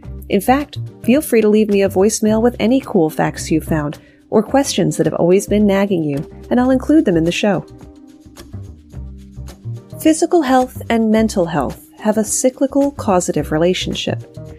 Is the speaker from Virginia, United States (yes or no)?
yes; Virginia, United States; A woman in my home state of Virginia